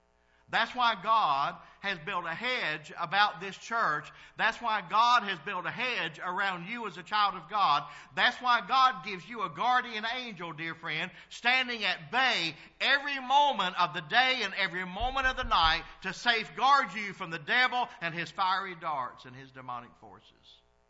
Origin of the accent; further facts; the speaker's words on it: the South, United States; I'm from the South. I'm a country boy. I was raised on a farm.